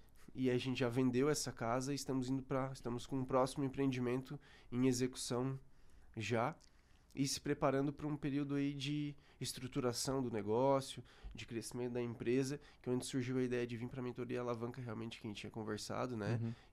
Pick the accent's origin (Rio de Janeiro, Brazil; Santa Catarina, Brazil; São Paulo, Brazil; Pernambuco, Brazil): Santa Catarina, Brazil; Tubarão; tenho 32 anos, sou natural de Tubarão, Santa Catarina